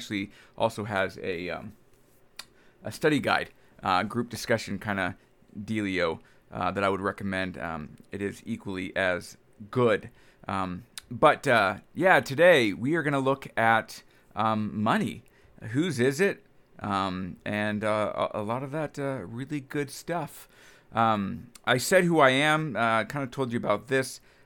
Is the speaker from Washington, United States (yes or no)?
yes; Washington, United States; I'm originally from Washington area.